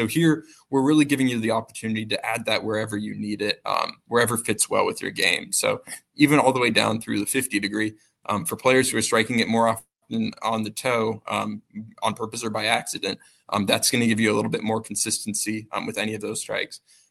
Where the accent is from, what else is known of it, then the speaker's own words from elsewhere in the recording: Washington, United States; I grew up in Washington, so a lot of wet conditions and a lot of digging back in my